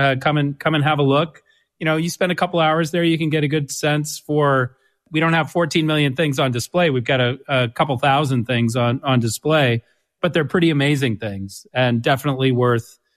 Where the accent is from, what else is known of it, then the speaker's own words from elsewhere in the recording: Connecticut, United States; Yeah, so I grew up here in Connecticut. So I've been coming to this museum since I was about 5 years old.